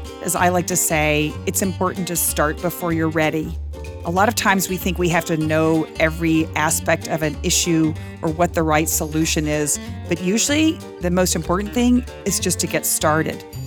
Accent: Texas, United States; I first got interested in women's rights when I was in seventh grade, growing up in Texas.

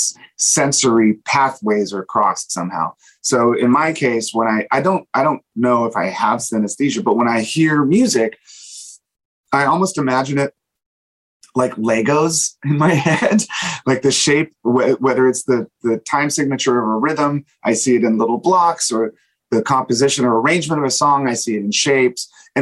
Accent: Virginia, United States; I grew up in Virginia, outside of D.C.

